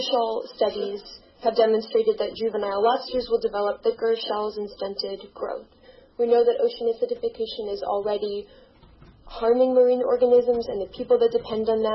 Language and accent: English; Maine, United States; growing up and eating steamers that my grandpa dug was very much a part of growing up in Maine